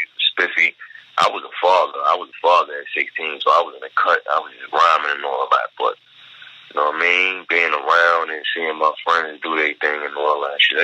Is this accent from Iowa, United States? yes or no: no; Baltimore, Maryland, United States; I'm from Baltimore, bro.